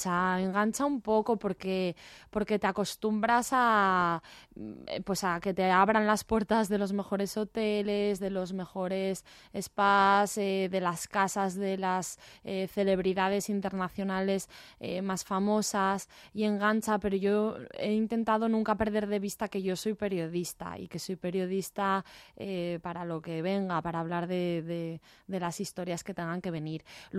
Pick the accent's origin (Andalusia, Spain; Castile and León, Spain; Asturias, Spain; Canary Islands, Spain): Asturias, Spain; Gijón; moved away as an adult; yo nací en 1975 en Gijón y ahí viví hasta que me fui a estudiar la carrera de periodismo a Pamplona, a la Universidad de Navarra.